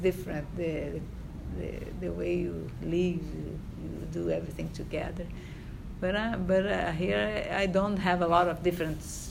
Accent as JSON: {"language": "English", "region": "Rio de Janeiro", "country": "Brazil", "said": "I am from Rio de Janeiro. It's a small city because São Paulo is bigger than Rio."}